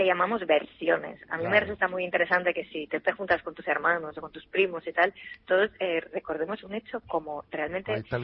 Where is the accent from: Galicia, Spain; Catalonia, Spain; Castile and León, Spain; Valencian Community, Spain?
Catalonia, Spain; Barcelona; De Barcelona.